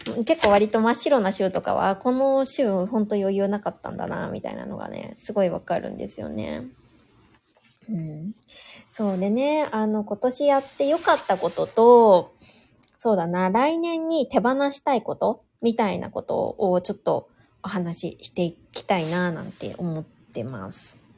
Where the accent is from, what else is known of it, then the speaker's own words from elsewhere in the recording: Niigata, Japan; also born or lived in Kanto; 私ずっと東の方に住んでいたので、出身が新潟で、ずっとその後はね関東圏に住んでたんですよ。で、まあ新潟出身だから、